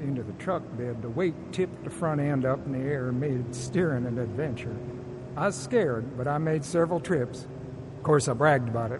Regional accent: Alabama, United States; I was born and raised in Alabama.

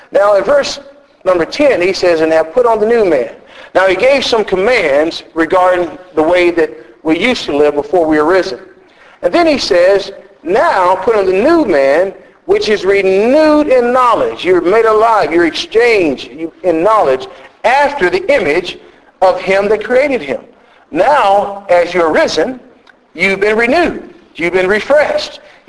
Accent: Ontario, Canada; accent: Southern; I generally say I'm from Southern Ontario because they heard a Southern accent.

